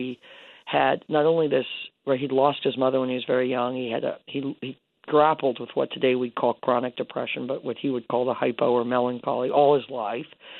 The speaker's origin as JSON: {"language": "English", "town": "Bloomington", "region": "Illinois", "country": "United States", "said": "I'm from Illinois as well. Bob, I spent a lot of time in Springfield and from Bloomington, Illinois."}